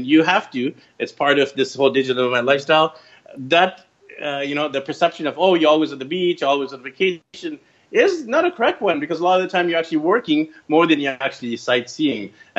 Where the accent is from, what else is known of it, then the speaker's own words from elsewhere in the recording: Vancouver, British Columbia, Canada; I'm from Vancouver, BC, Canada. But currently, we're here in the Philippines visiting my wife's parents.